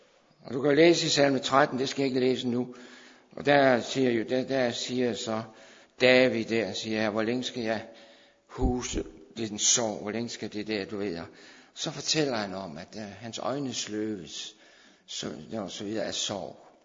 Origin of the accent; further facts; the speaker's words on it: Herning, Central Denmark Region, Denmark; Så jeg kom så levende med tilbage hjem til mit barndomshjem i Herning.